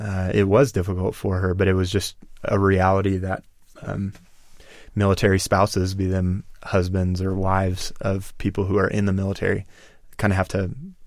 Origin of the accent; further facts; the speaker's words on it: Ireland; I'm Irish, so I'm prone to being stubborn